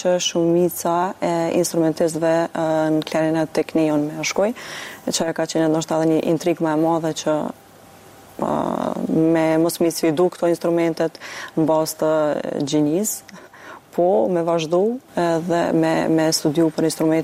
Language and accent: Albanian; Prizren, Prizren District, Kosovo; Jam klarinetiste nga Prizreni